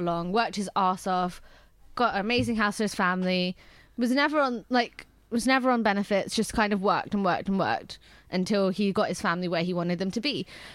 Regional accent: India; but I come from India. Tea is different.

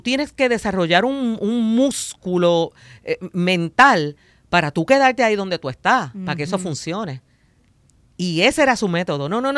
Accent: Fajardo, Puerto Rico; Pues yo vengo de un barrio pobre, Yo vengo de Puerto Real, en Fajardo

